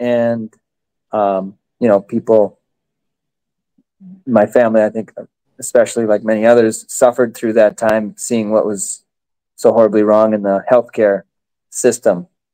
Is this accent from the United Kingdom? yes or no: no; Jordan, Minnesota, United States; And I am from Jordan, Minnesota. And that's pretty close to New Prague